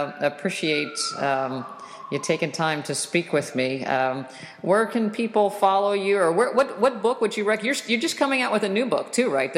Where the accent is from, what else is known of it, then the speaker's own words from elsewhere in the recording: West Virginia, United States; I grew up in West Virginia, and, you know, the traditional standard American diet, West Virginia style, which meant a lot of gravy and a lot of lard